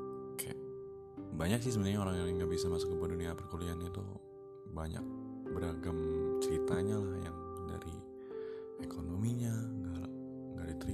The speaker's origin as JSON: {"language": "Indonesian", "town": "Bandung", "region": "West Java", "country": "Indonesia", "tie": "born or raised there", "also_born_or_lived": "Malang", "said": "gue lahir di Malang. Setelah gue lahir, gue langsung pindah ke Bandung karena mama gue itu emang asli Bandung. Terus ya, karena mama gue pingin kumpul sama keluarga yang di Bandung, ya udah gue sekeluarga pindah tuh ke Bandung."}